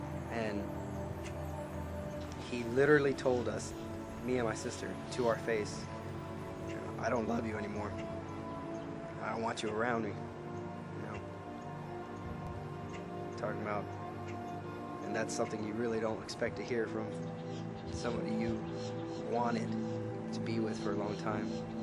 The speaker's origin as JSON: {"language": "English", "town": "Bowling Green", "country": "United States", "tie": "born or raised there", "said": "you know, growing up. I grew up here in Bowling Green."}